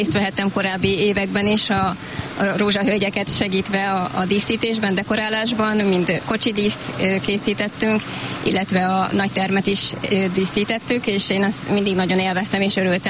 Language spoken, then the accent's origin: Hungarian; Kondoros, Békés, Hungary; now in Szőreg, Hungary; Én nem szőregi származású vagyok, Békés megyéből jöttem.